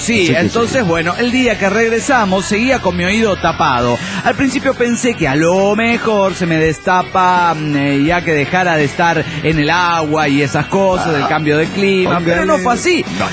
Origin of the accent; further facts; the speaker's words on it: Mexico City, Mexico; del DF mexicano.